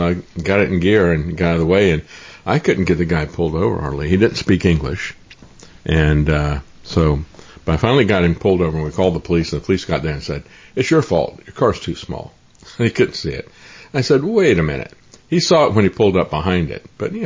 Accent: United States; I plead guilty. I'm an American.

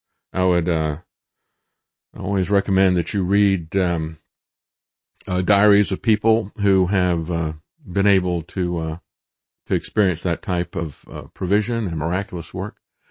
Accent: United States; I'm from America. I'm just an American.

